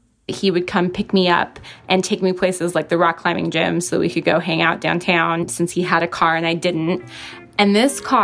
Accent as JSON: {"language": "English", "region": "Washington", "country": "United States", "said": "I'm from Washington State, but he's actually from Hawaii."}